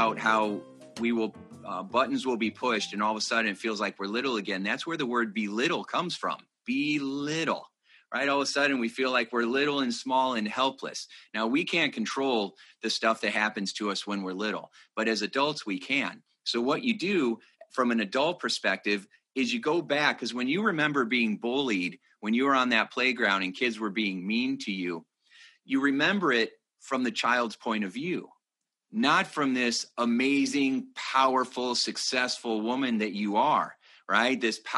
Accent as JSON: {"language": "English", "region": "Indiana", "country": "United States", "tie": "born or raised there", "said": "So I'm born and raised in Indiana. I've always been around farmers my whole life"}